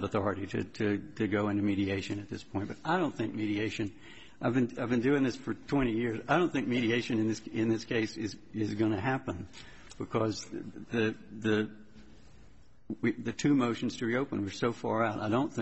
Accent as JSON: {"language": "English", "country": "United States", "said": "I'm from Washington, Your Honor."}